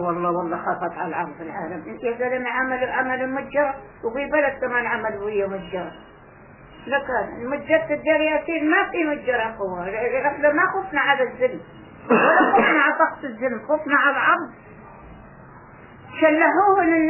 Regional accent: Palestine; moved away; لا لا لا بنيسان طلعنا احنا طلعنا من فلسطين بنيسان

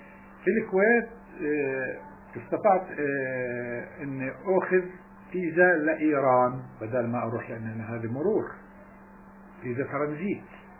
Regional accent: Palestine; احنا فلسطينيين

